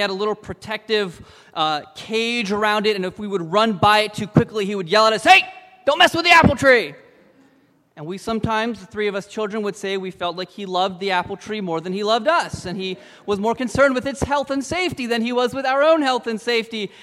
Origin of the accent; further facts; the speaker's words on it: Papua New Guinea; So growing up in Papua New Guinea, my father decided that he wanted to get an apple tree.